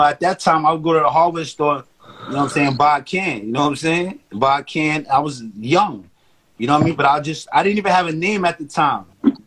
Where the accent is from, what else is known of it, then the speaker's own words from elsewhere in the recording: New York City, New York, United States; So I grew up in Harlem and Washington Heights.